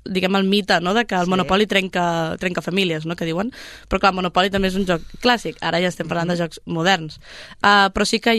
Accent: Granollers, Catalonia, Spain; No som sabadellencs, no, som de Granollers.

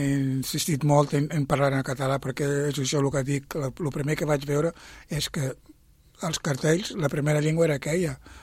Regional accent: Mozambique; Catalan is a second language; now in Sabadell, Spain; jo sóc de Moçambic i vaig arribar a Sabadell fa ja 24 anys.

